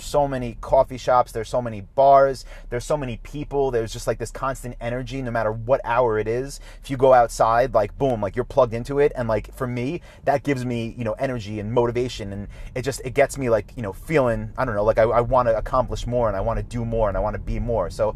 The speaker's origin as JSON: {"language": "English", "town": "Long Island", "region": "New York", "country": "United States", "lives_now": "Austin, United States", "said": "I'm not from Manhattan, I'm from Long Island, but which is where I just was, right?"}